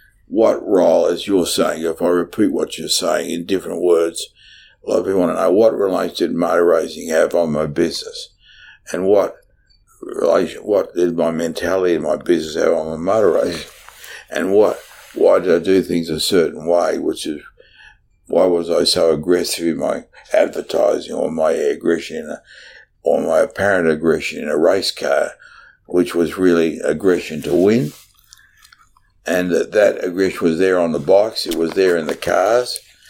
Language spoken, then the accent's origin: English; Australia; It was rather, I was seen as chunky Australian that got pole in the Jaguar, which really shocked the racing fraternity, right?